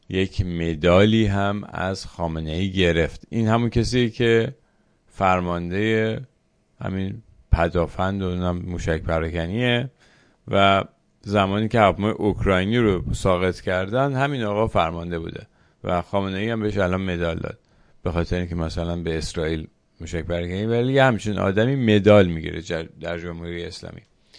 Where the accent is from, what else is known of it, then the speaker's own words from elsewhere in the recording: Iran; خطرناک بود که ما بگیم ما ایرانی هستیم